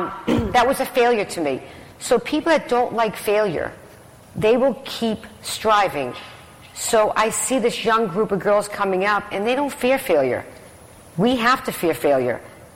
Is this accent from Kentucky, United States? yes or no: no; Boston, Massachusetts, United States; We're pretty cool from Boston, okay?